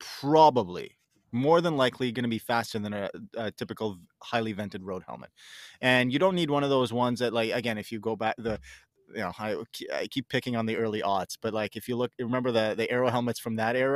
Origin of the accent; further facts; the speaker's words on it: Canada; I'm talking Canadian dollars, New Zealand. I mean, you guys maybe a little bit more on your side, but our dollar isn't super strong either right now.